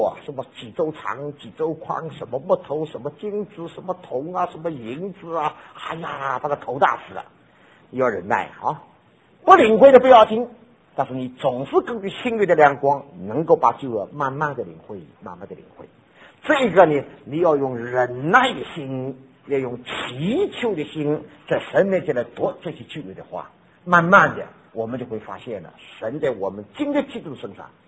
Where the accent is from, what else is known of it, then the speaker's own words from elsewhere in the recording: Jiangsu-Zhejiang, China; now in United States; 鳗鱼香的是我们江浙人非常喜欢吃的。哎呀，在美国就吃不到个鳗鱼香的